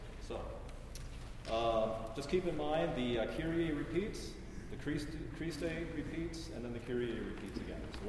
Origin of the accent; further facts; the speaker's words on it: Driftwood, Texas, United States; I'm from Texas, a little town called Driftwood, but I teach at a church called St. Mary's in Wimberley, Texas, and it's a very small parish